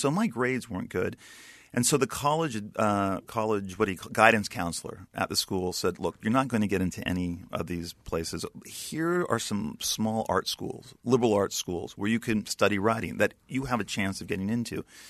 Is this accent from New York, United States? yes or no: no; Sherman Oaks, California, United States; I grew up in Sherman Oaks on Valley Vista Boulevard.